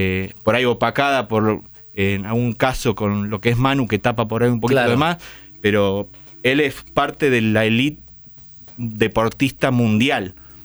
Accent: Punta Alta, Buenos Aires Province, Argentina; Yo soy de Punta Alta, cerquita de Bahía Blanca, ajá, así que me crié con el básquet y con Ginóbili y toda esa historia.

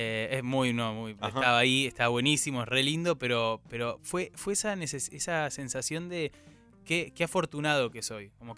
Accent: Argentina; No, somos argentinos, ni hablar, eso es espectacular

